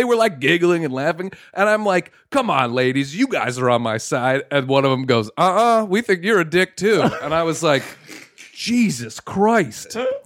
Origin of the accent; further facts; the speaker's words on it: Arcadia, California, United States; I'm from like suburbs of L.A.